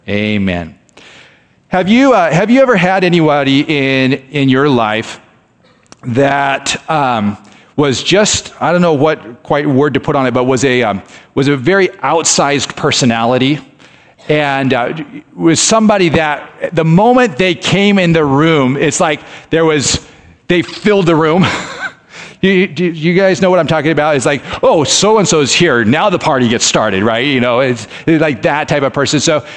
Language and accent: English; Japan; For those of you that can't tell, I grew up in Japan. I know, big shock. I'm a missionary kid. That's why I was in Japan.